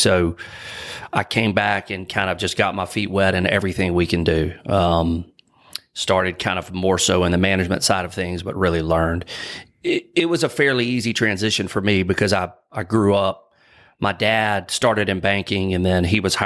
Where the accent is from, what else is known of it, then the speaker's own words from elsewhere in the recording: Jackson, Mississippi, United States; So I was born and raised in Jackson. I grew up, went to Jackson Academy all the way from pre-K all the way through.